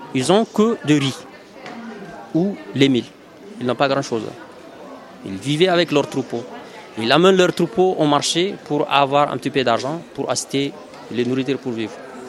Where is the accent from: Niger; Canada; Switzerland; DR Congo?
Niger; je viens du Niger.